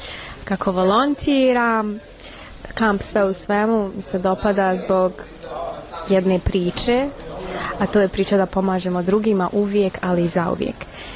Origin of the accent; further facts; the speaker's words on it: Turkey; Bosnian is a second language; now in Sarajevo, Bosnia and Herzegovina; ja sam iz Turske, ali živim u Sarajevo.